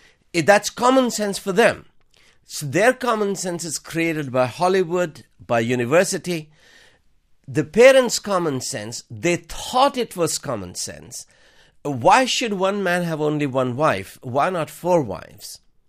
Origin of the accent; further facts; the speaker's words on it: India; So as an Indian, I want to understand the truth.